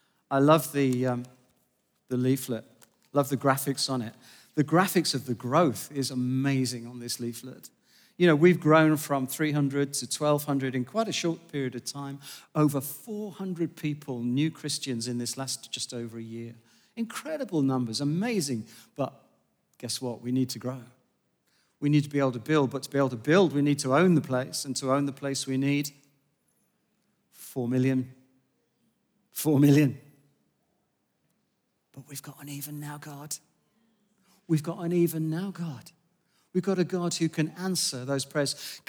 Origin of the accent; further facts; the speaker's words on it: Manchester, North West England, United Kingdom; I was born and bred in Manchester. I'm allowed.